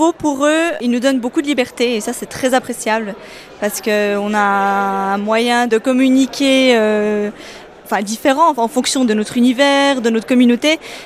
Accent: Moutier, Bern, Switzerland; je viens de Moutier là-bas, j'ai travaillé dans l'horlogerie également à Bienne.

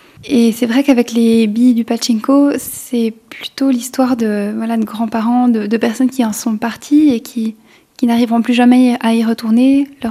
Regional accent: Switzerland

